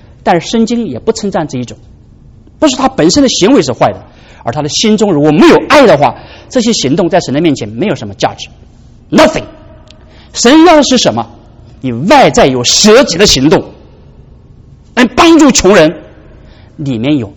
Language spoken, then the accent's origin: Chinese; China; 我们中国人叫沽名钓誉